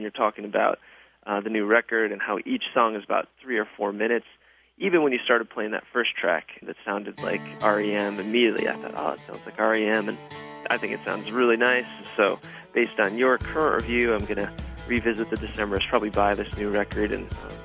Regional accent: Indiana, United States; I'm from Indiana.

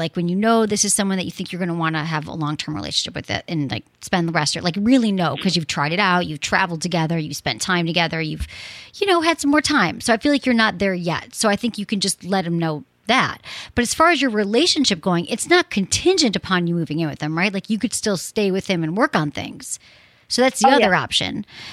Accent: Michigan, United States; I mean, I'm from Michigan, you're in Chicago, I get it.

